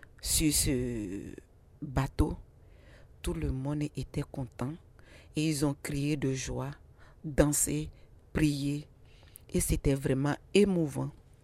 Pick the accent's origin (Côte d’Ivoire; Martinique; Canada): Côte d’Ivoire; je suis sage-femme, je viens de la Côte d'Ivoire.